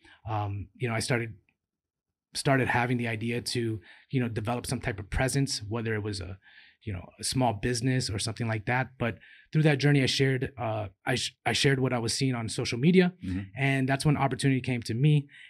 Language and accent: English; Miami, Florida, United States; Born and raised in Miami, Florida. Grew up there in Little Havana during the 80s.